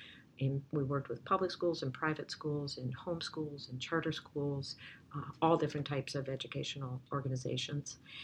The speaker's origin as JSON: {"language": "English", "town": "Mankato", "region": "Minnesota", "country": "United States", "tie": "born or raised there", "said": "So, I grew up in Mankato. I'm the youngest of 12 children. Six boys, six girls."}